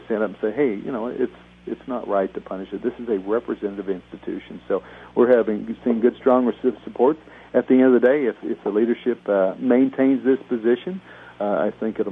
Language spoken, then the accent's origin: English; Kansas, United States; I come from Kansas, rural America, and your word is your bond.